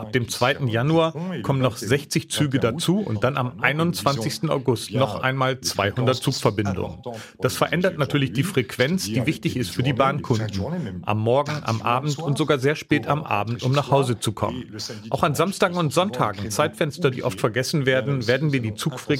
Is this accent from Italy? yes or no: no; Mulhouse, Grand Est, France; Ich komme aus Mulhouse, das ist kompliziert, wegen all der Leute und dann ist jetzt wieder Streik.